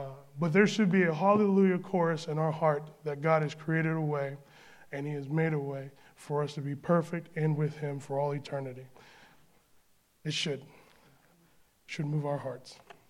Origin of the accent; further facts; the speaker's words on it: United States; because I'm American and I enjoy being American.